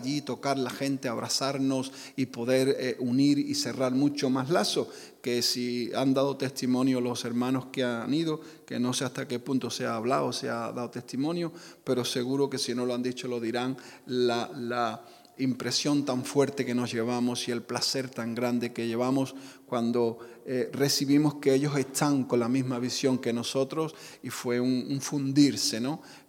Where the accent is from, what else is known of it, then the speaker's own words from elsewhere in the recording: Peru; now in Sevilla, Spain; no tener la impresión que me traje cuando vine de Perú